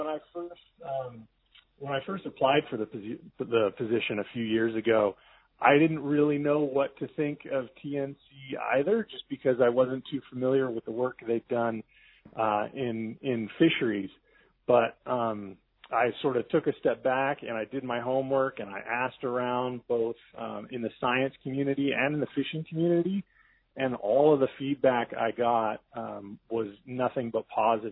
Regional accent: California, United States; And I grew up in Southern California. I'm a lifelong fisherman and hunter and diver and surfer.

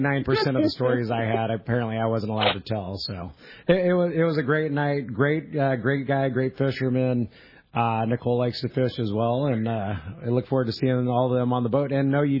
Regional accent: Fillmore, California, United States; I grew up in Fillmore, up in Ventura County, by Magic Mountain, and as a kid, I loved bass fishing, trout fishing. I lived by Fillmore Fish Hatchery.

